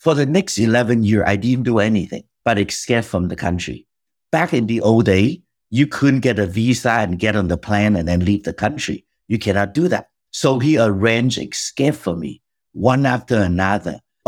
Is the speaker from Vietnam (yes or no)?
yes; Vietnam; born there; first language Cantonese; English is a second language; moved away as an adult; also born or lived in Philippines; I'm Chinese. I spoke Cantonese at home, but I didn't read and write Chinese when I was little. I was born in Vietnam. I didn't read and write Vietnamese